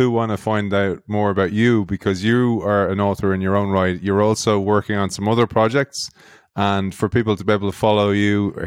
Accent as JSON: {"language": "English", "country": "Ireland", "said": "See, us Irish, we're everywhere."}